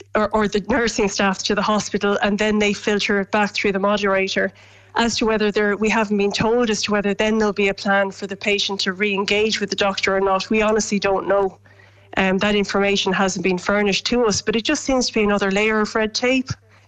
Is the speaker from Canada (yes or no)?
no; Ireland; We, as Irish people, we love to have that interpersonal relationship, especially with our doctor.